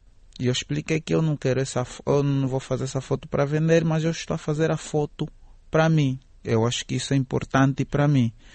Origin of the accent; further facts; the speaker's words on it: Angola; nós vivemos cá, somos angolanos